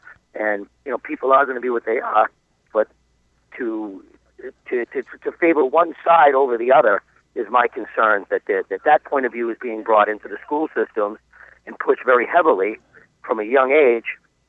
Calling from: Belmont, Massachusetts, United States; I'm calling from Belmont, Massachusetts.

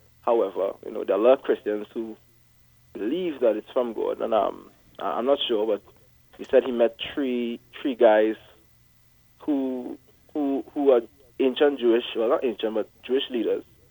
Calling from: Trinidad & Tobago; I'm from Trinidad, so we don't really get free. It's not a free call. It's a very expensive call.

